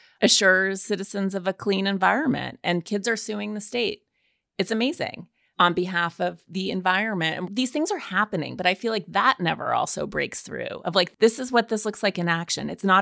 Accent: Montana, United States; I'm from Montana originally

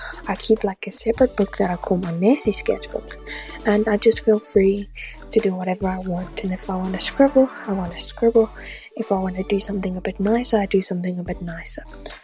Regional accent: South Africa; from South Africa, and what makes me happy is any kind of drawing and painting.

